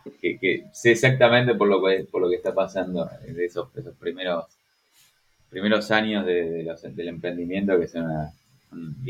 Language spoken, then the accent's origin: Spanish; Buenos Aires, Argentina; born there; nací en Buenos Aires, tengo 40 años, así que nací en el 80